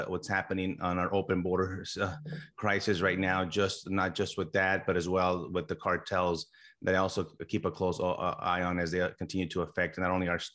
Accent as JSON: {"language": "English", "town": "El Paso", "region": "Texas", "country": "United States", "tie": "born or raised there", "said": "I served most of my career on the border, born and raised in El Paso"}